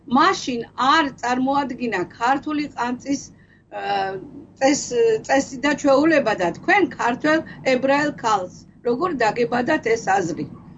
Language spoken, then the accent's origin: Georgian; Surami, Shida Kartli, Georgia; also born or lived in Kalagori; მე დავიბადე საქართველოში, ქალაგორში, გავიზარდე სურამში, დიდი ხელოვანი მომღერალი